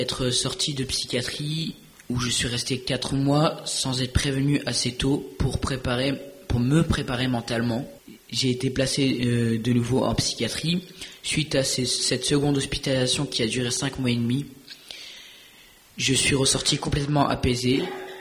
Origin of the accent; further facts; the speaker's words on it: Provence-Alpes-Côte d'Azur, France; also born or lived in Braine-l'Alleud; now in Belgium; plus précisément de Braine-l'Alleud, où j'ai vécu à partir de mes 3 ans. Et non, j'ai vécu à partir de mes 3 ans dans le Var, dans le sud de la France, jusqu'à mes 14 ans. Et après, je suis revenu dans le nord à cause de problèmes familiaux.